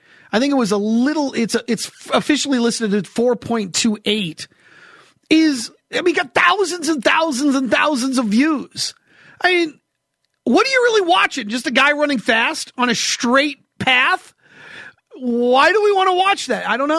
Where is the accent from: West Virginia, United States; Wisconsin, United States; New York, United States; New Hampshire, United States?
New Hampshire, United States; Like, I grew up in New Hampshire, and New Hampshire you can get from like point A to like across the state in like an hour and a half.